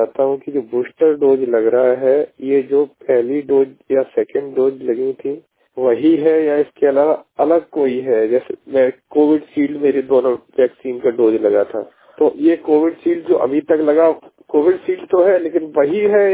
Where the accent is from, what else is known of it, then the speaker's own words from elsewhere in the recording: Mainpuri, Uttar Pradesh, India; मैं उत्तर प्रदेश मैनपुरी का रहने वाला हूँ।